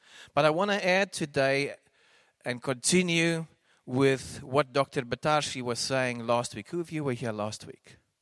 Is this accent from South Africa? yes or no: yes; South Africa; Even being a South African is irrelevant because I am a citizen of the kingdom of God. I'm an Afrikaner, but that is also irrelevant. I love Afrikaners. I was part of the Voortrekkers.